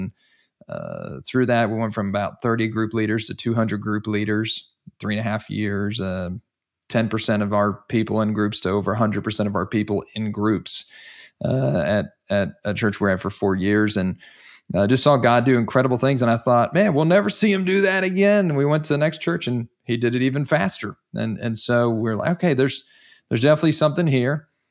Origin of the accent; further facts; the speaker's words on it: Pennsylvania, United States; now in Dallas, United States; I'm originally from the Northeast. I'm from Pennsylvania, born outside Philly, and I'm Yankee.